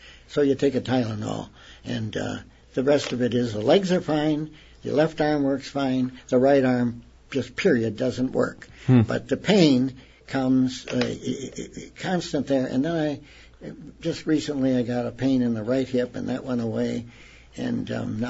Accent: Neenah, Wisconsin, United States; Yes, I was growing up in Neenah, Wisconsin. In fact, I graduated from Neenah High School 100 years ago.

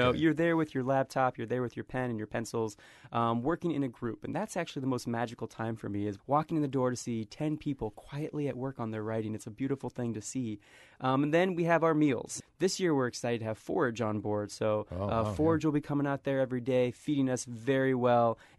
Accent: Fort Wayne, Indiana, United States; he's from my hometown of Fort Wayne, Indiana

